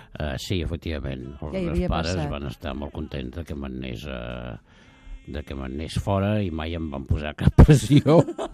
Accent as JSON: {"language": "Catalan", "town": "Barcelona", "region": "Catalonia", "country": "Spain", "tie": "born or raised there", "said": "I jo vaig néixer amb vistes al mercat de Sant Antoni i, diguem-ne, soc del barri de Sant Antoni."}